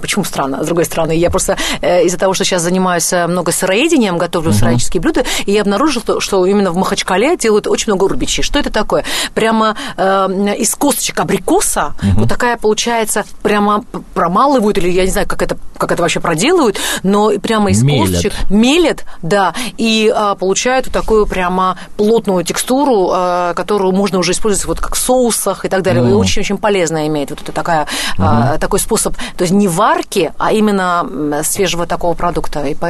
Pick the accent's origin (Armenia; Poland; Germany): Armenia; Yerevan; я росла в Ереване, у нас было абрикосовое дерево прямо в саду.